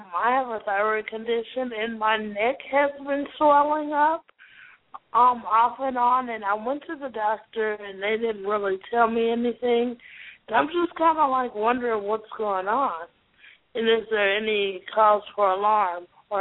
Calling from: Takoma Park, Maryland, United States; I'm calling from Tacoma Park.

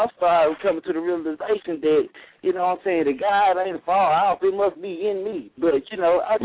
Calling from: Jackson, Mississippi, United States; from Jackson, Mississippi.

